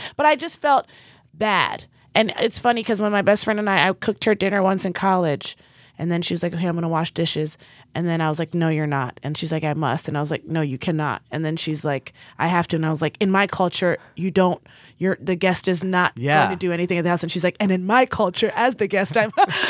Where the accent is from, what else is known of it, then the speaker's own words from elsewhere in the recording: Nigeria; But I'm like, as a Nigerian, well, maybe I'm biased.